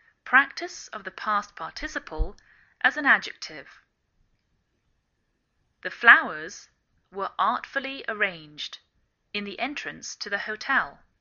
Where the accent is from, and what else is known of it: England, United Kingdom; now in United States